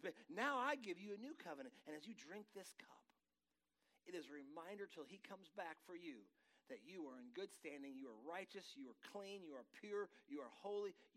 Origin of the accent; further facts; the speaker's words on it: Michigan, United States; Those that don't know, I'm from Michigan. That's like a long ways away.